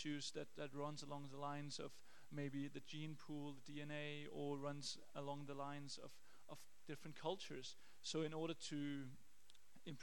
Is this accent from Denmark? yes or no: yes; Copenhagen, Capital Region of Denmark, Denmark; I'm from Copenhagen in Denmark.